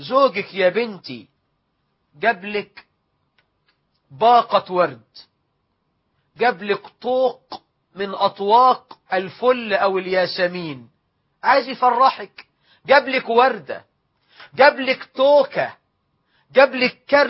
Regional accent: Egypt

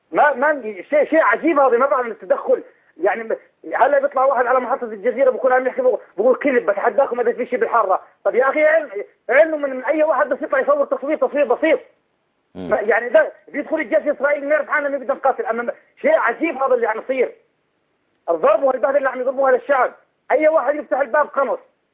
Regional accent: Daraa Governorate, Syria; أنا من درعا، من قرية جانب الحارة نمر.

